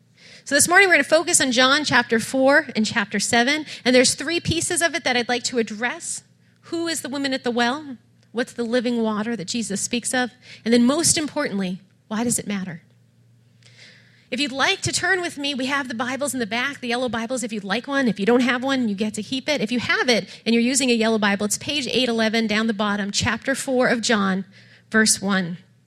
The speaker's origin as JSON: {"language": "English", "town": "Lowell", "region": "Massachusetts", "country": "United States", "tie": "born or raised there", "said": "I'm the director of Kids Harbor. I grew up in Lowell, and really, my heart and my passion is here"}